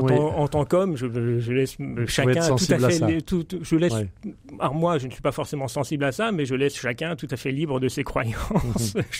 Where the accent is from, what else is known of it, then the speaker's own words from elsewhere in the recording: Brittany, France; Alors, en tant que breton d'origine, je ne pourrais pas vous dire que je ne suis pas sensible à cette histoire d'Arthur, à l'histoire arthurienne